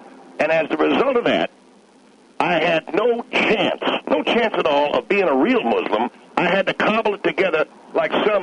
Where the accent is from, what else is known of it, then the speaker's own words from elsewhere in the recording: Denver, Colorado, United States; I grew up in Denver, Colorado.